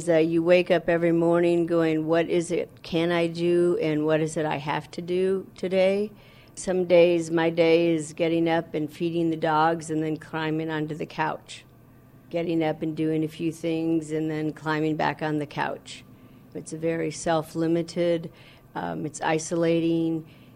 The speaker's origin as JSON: {"language": "English", "region": "Kansas", "country": "United States", "tie": "born or raised there", "moved": "as an adult", "said": "Mostly in Kansas until I left home at 19."}